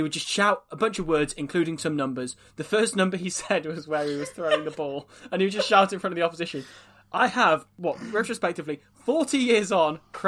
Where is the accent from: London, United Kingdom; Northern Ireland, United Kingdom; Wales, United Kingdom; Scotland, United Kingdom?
Wales, United Kingdom; But chances are we probably are because we're from Wales.